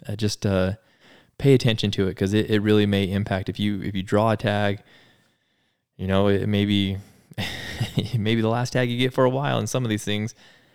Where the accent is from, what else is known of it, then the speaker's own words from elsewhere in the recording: Utah, United States; I'm going to start here in my home state of Utah.